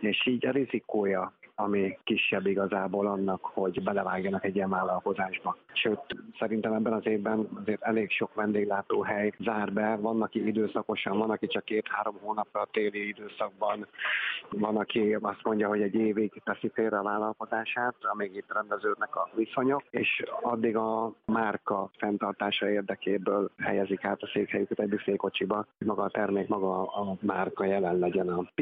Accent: Budapest, Hungary; én budapesti vagyok

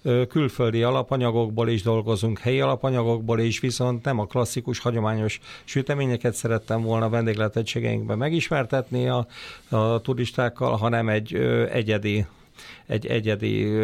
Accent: Nagykanizsa, Zala, Hungary; Nagykanizsai születésű vagyok, tehát 50 kilométerre laktunk mi a Balatontól

